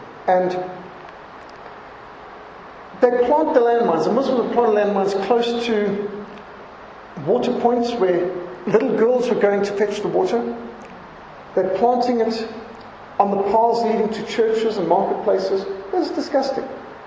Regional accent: Zimbabwe; I was brought up in Rhodesia. Our teachers carried machine guns. We were brought up where rifles were propped up by the door and over the mantelpiece in the farm.

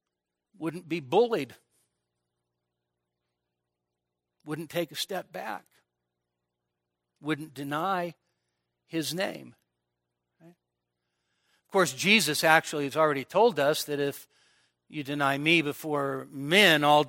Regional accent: Sacramento, California, United States; I grew up in Sacramento. You get on Highway 50 and you go from where I live, Citrus Heights, you head west.

